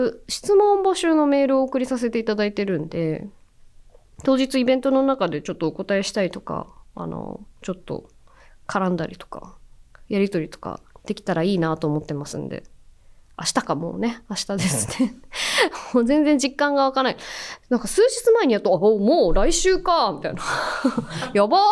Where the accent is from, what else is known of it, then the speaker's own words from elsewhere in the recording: Nagasaki, Japan; now in Aichi, Japan; 私は九州かっこ五島列島出身で